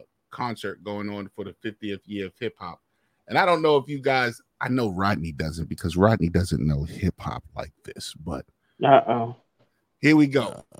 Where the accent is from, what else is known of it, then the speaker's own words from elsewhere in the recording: New York City, New York, United States; I'm from Harlem, and we do pause all day.